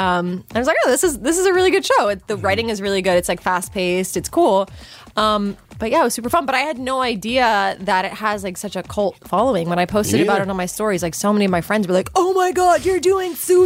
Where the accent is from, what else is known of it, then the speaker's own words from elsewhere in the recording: Florida, United States; I think it's just, I grew up in Florida and I loved the ocean, but yeah, it really is a common thing.